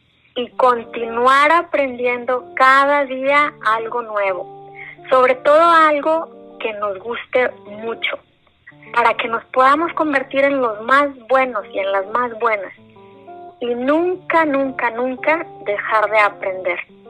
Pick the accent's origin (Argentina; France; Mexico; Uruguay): Mexico; now in Canada; Como inmigrante mexicana canadiense, es precisamente todo lo que integra mi cultura